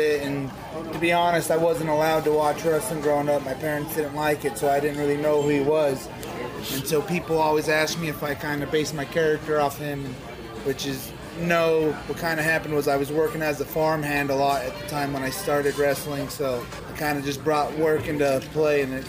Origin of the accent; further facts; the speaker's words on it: Magna, Utah, United States; I grew up in the little township of Magna out in Salt Lake County